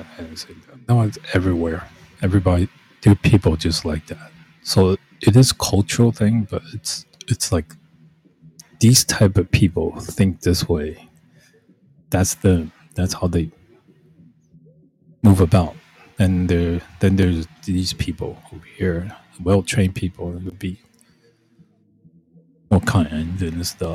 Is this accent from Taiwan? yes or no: yes; Taipei, Taiwan; When I grew up in Taiwan and stuff, those of us live in Taipei with upper class, upper middle class, different.